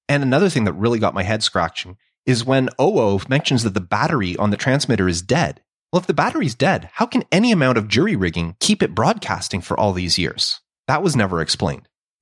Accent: Canada; Trust me, I'm Canadian, and with our winters here, I know what it is to do a donut in a vehicle.

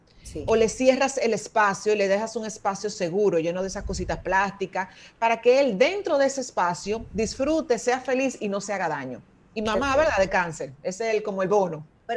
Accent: Dominican Republic; nosotros estamos muy acostumbrados como dominicanos a ver el cheleo

